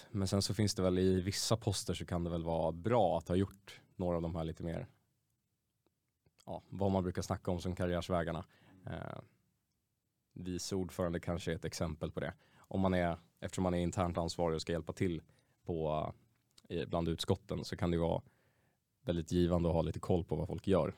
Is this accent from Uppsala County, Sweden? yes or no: yes; Knivsta, Uppsala County, Sweden; jag är uppväxt här utanför Uppsala. Utanför ett ställe som heter Knivsta. Men har gått i skolan så där här i Uppsala.